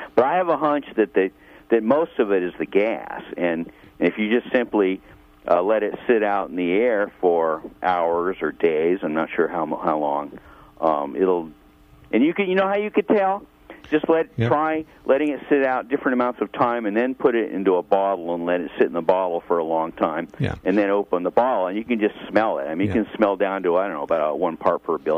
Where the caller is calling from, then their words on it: Crescent City, California, United States; Hi, I'm in Crescent City.